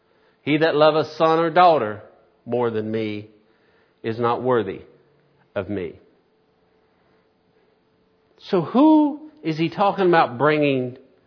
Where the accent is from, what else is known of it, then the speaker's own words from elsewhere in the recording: Staffordsville, Kentucky, United States; I even know there when I was growing up in Staffordsville, nearly the whole area was just my cousins.